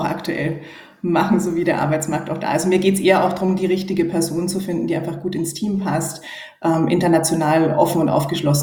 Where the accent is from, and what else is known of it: Nuremberg, Bavaria, Germany; moved away as an adult